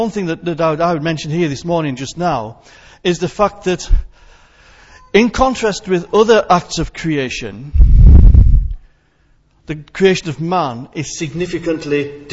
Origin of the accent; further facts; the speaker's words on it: Whitehaven, North West England, United Kingdom; born there; now in Kendal, United Kingdom; I was born in Whitehaven, and I now live in Kendal.